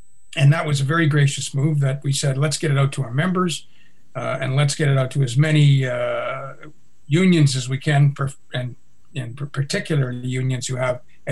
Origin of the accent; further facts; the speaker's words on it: Canada; moved away as an adult; now in United States; I'm Canadian, and when I came to Oregon 10 years ago, I came with a long history of being part of the labor movement in Canada.